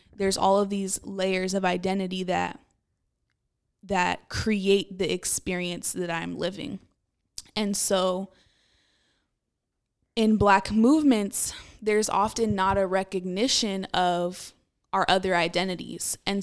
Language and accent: English; Oakland, California, United States; I'm from Oakland, born and raised